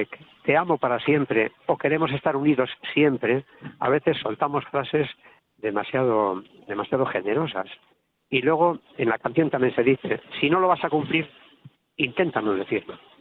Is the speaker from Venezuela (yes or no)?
no; Bermeo, Basque Country, Spain; ofreciendo a mi pueblo, a Bermeo, a Vizcaya, a Euskadi